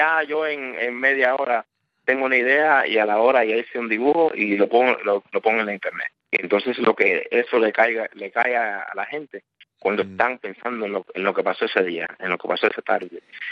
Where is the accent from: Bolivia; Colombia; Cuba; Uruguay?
Cuba; now in United States; yo vengo a veces yo vengo de otra cultura, yo vengo de Cuba